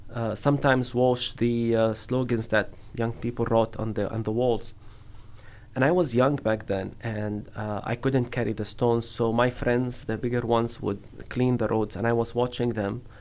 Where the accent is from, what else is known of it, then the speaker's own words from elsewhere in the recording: Beit Sahur, Bethlehem Governorate, Palestine; my hometown Beit Sahur did the civil disobedience against Israel, and we stopped paying taxes to the Israeli occupation.